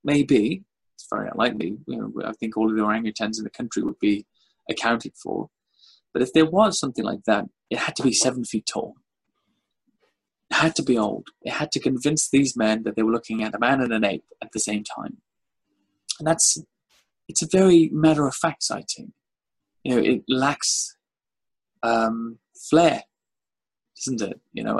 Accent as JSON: {"language": "English", "region": "Wales", "country": "United Kingdom", "tie": "born or raised there", "said": "And I grew up in Wales, so of course we have the Welsh dragon on the flag."}